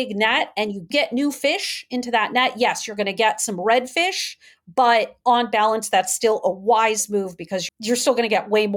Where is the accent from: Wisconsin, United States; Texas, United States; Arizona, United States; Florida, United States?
Wisconsin, United States; you know, Wisconsin, my home state where I grew up, we won and lost on a margin of 0.7% and 1% respectively.